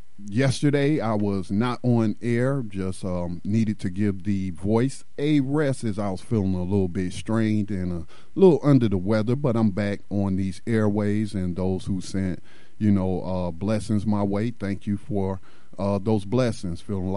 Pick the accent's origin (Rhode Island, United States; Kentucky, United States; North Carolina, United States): North Carolina, United States; I'm really going to be focusing on my home state of North Carolina, where I live, as we are impacted by a lot of things here.